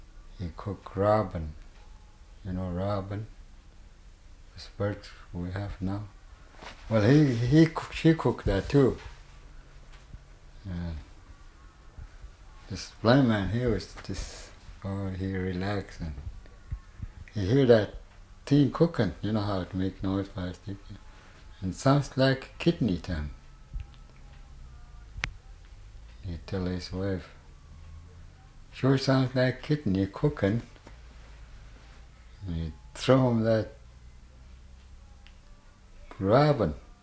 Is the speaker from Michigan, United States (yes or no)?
no; Nenana, Alaska, United States; now in Minto, United States; Oh, I don't know. I was raised in Nenana.